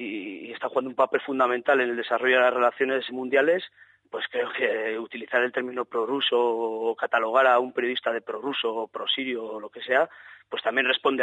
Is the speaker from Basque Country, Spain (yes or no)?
yes; Basque Country, Spain; yo, en mi caso, siendo vasco